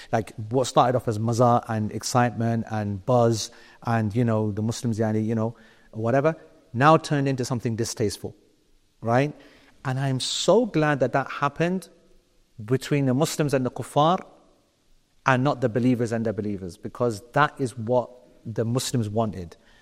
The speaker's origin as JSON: {"language": "English", "region": "London", "country": "United Kingdom", "said": "I was from London"}